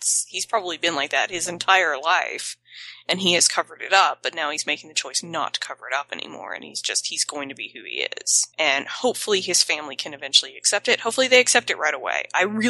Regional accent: the South, United States; I'm from the South, y'all. I know how these go.

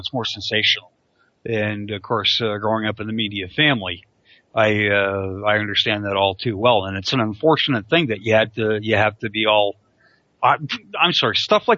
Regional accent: Canada; Well, as a Canadian, I haven't really had to worry about it too much because of, you know, healthcare.

